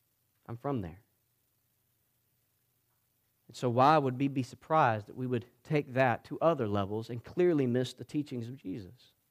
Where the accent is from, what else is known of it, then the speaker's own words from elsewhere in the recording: Georgia, United States; I stink at grammar. I'm from South Georgia. There's only so much I can do.